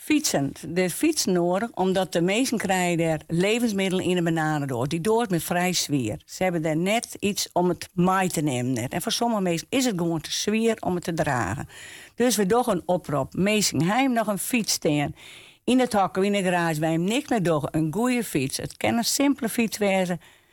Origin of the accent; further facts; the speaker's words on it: Oudhaske, Friesland, Netherlands; Ik kom uit Oudhaske.